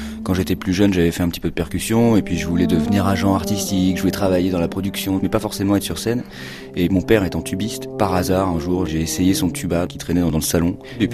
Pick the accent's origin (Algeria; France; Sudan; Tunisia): France; il y a la France, puisque je suis français, ma terre d'accueil